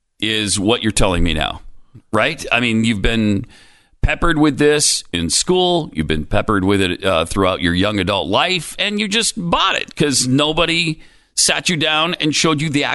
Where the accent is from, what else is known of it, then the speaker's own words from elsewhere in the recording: Montana, United States; I grew up in Montana. And it was cold and snowy some years, and it was less than cold and snowy some years.